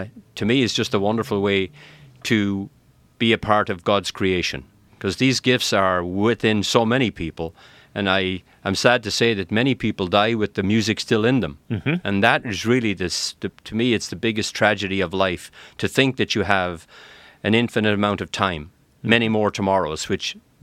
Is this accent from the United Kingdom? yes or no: no; Ireland; My background is of a school teacher. I came from Ireland. I used to teach school.